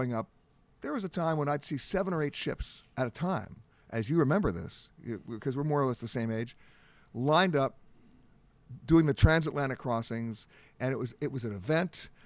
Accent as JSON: {"language": "English", "town": "Manhattan", "region": "New York", "country": "United States", "tie": "born or raised there", "said": "we grew up in Manhattan. We grew up saying goodbye to other people."}